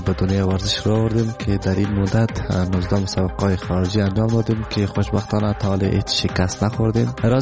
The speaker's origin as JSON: {"language": "Persian", "country": "Afghanistan", "said": "ما افغان هستم،"}